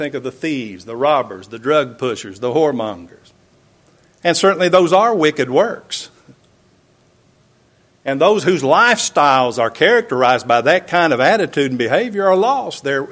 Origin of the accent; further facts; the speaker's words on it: Georgia, United States; born there; Heck, I was born in Georgia. I'm in the Bible Belt. In fact, we're the buckle on the Bible Belt.